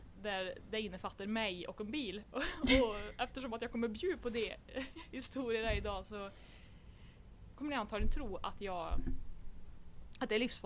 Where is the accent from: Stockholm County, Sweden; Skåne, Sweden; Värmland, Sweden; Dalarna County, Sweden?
Värmland, Sweden; Ja, som du sa, vi är alltså från Värmland.